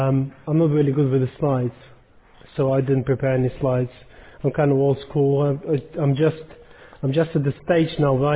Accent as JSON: {"language": "English", "country": "Ukraine", "tie": "born there", "second_language": "English", "said": "I was born in Ukraine, so our number was a bit different."}